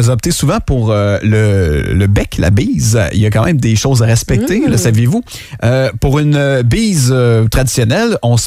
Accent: Sherbrooke, Quebec, Canada; Je suis de Sherbrooke.

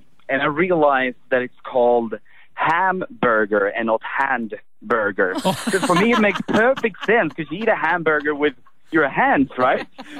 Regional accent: Sweden; English is a second language; it's because I'm from Sweden mainly and we don't speak English in Sweden, obviously. But this was, I'm 25 years old now

